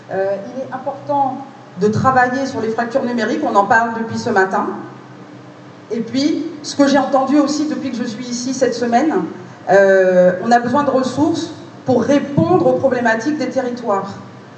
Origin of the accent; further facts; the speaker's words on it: Guadeloupe, France; Je suis originaire de Guadeloupe. Ma mère est de Trois-Rivières. Mon père est du Moule. J'habite dans la région parisienne.